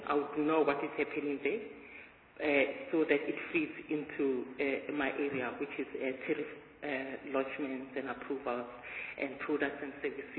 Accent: Mokopane, Limpopo, South Africa; born and raised in Limpopo, Mokopane, historically called Peter's school day

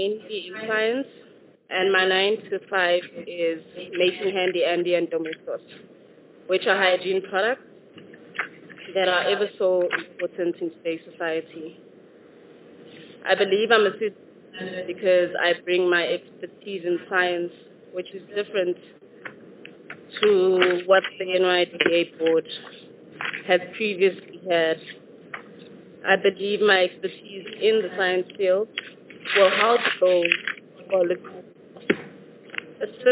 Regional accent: Johannesburg, Gauteng, South Africa; I am from an area called Rosettenville, that is in the south of Johannesburg, born and bred in Johannesburg.

